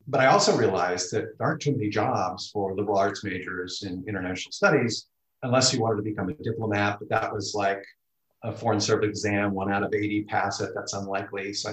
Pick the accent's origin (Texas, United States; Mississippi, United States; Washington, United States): Washington, United States; Seattle; And the closest McKinsey office to my hometown of Seattle was San Francisco.